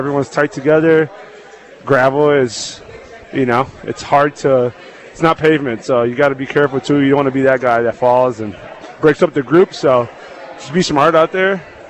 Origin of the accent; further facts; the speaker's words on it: Chicago, Illinois, United States; Okay, I'm from Chicago. We have the lake breeze.